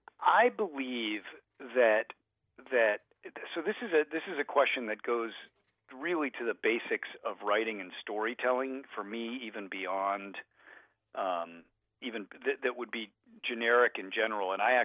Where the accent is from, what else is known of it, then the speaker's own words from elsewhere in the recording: Colorado, United States; I had this friend named Jason. We grew up in Colorado.